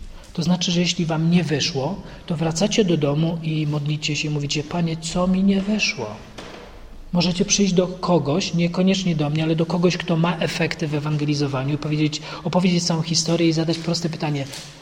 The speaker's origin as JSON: {"language": "Polish", "town": "Cieszyn", "region": "Silesian Voivodeship", "country": "Poland", "tie": "born or raised there", "said": "W zborze w Cieszynie, gdzie się wychowywałem, u Zielonych"}